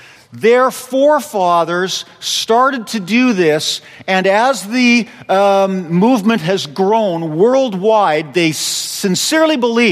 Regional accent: Calgary, Alberta, Canada; when I grew up in Calgary, we didn't have Amish, but we had Hutterites.

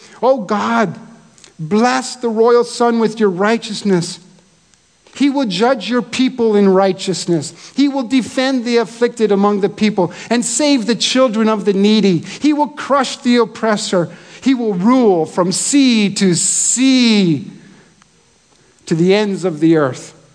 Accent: British Columbia, Canada; We would be embarrassed as British Columbians to call it a mountain.

